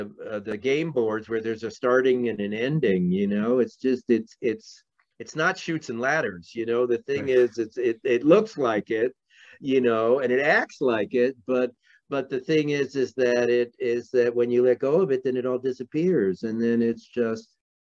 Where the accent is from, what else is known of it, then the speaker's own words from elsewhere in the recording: New York City, New York, United States; So, I mean, growing up in New York City, I kind of felt I needed that.